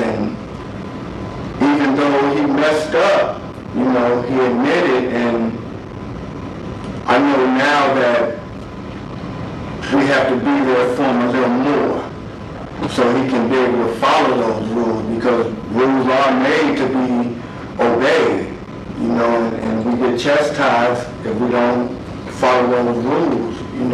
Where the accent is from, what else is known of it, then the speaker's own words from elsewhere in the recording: Phoenix, Arizona, United States; I grew up in South Phoenix, and growing up in the era we came up, you don't have a lot of friends no more that's here.